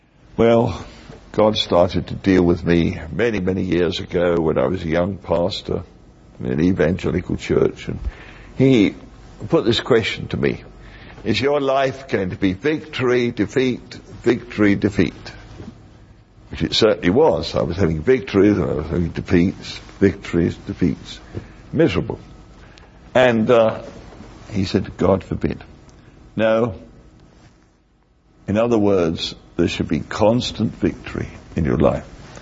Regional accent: England, United Kingdom; And being English, we don't like to lay on the floor.

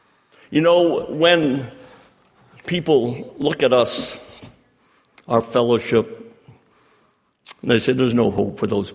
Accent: New Hampshire, United States; I'm from New Hampshire, which is a granite state. It's known to be granite.

